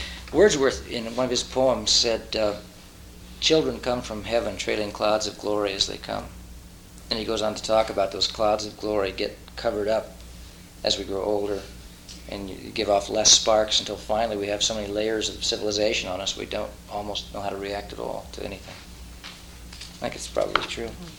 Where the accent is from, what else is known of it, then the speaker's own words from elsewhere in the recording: Illinois, United States; also born or lived in Southern California; I'm from Southern California. We don't get a whole lot of autumn or winter down there. But I was raised on a farm in Southern Illinois